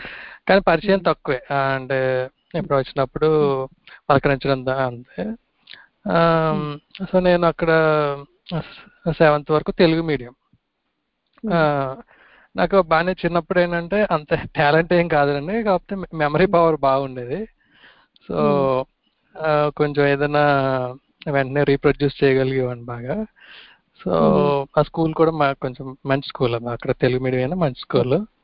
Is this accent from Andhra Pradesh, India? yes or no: yes; Andhra Pradesh, India; అసలు మాది ఈస్ట్ గోదావరి అండి